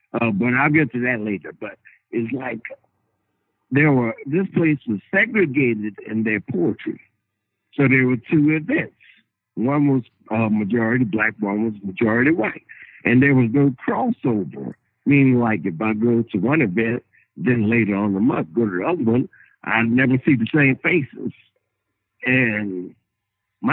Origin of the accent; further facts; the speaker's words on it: New Orleans, Louisiana, United States; moved away as an adult; now in Lexington, United States; Well, originally, I'm from New Orleans.